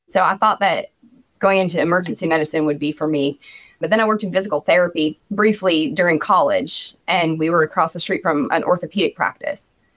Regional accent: Vermont, United States; So I'm actually from Vermont, but I had a dear friend move to Charleston, South Carolina, and I fell in love with the South.

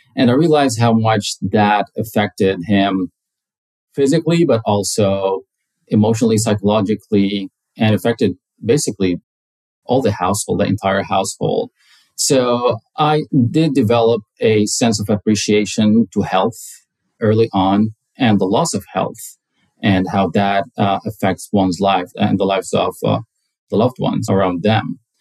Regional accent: Lebanon; before coming back to Lebanon, my home country.

